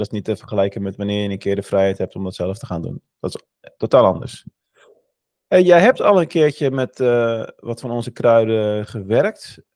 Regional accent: Rotterdam, South Holland, Netherlands; now in Limburg, Netherlands; In Noord-Holland heb ik gewoond, in Rotterdam waar ik vandaan kom en nu Limburg.

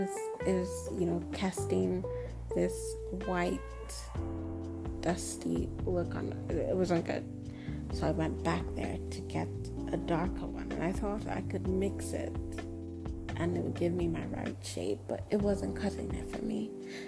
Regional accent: Nigeria; you're not Nigerian, because I'm Nigerian.

